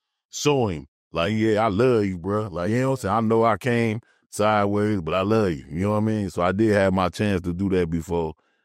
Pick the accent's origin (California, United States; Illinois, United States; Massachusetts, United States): Illinois, United States; Chicago; also born or lived in Indiana; Man, I'm from Chicago, actually, you know what I'm saying? South side, you know, Chicago and Indiana. Basically, I rep them both.